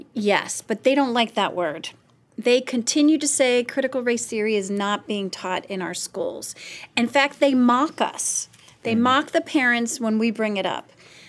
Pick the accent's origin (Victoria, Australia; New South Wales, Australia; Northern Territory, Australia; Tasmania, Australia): New South Wales, Australia; Sydney; now in United States; I moved from Sydney, Australia in 1999, specifically because of the school system in Loudoun County for my oldest son.